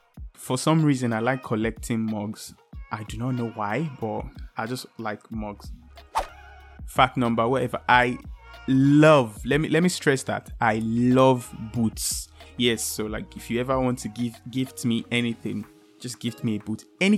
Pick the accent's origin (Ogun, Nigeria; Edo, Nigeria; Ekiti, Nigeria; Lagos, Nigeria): Edo, Nigeria; Benin City; born there; Fact number three, I was born in Benin City, Edo State, Nigeria.